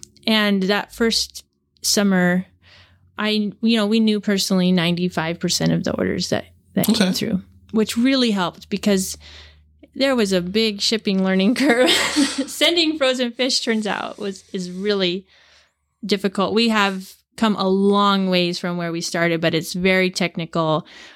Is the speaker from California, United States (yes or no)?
no; Seattle, Washington, United States; Well, Rich and I grew up in the Seattle area in mm-hmm. Puget Sound.